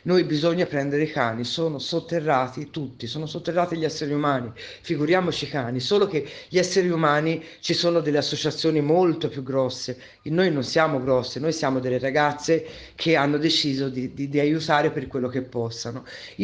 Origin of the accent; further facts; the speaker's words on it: Florence, Tuscany, Italy; sono di Firenze.